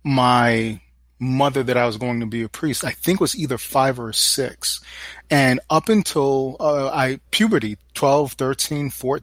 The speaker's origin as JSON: {"language": "English", "town": "Brooklyn", "region": "New York", "country": "United States", "tie": "born or raised there", "said": "And of course, growing up in Brooklyn, seeing the mean streets of Brooklyn, mm-hmm. mean streets of the ghetto"}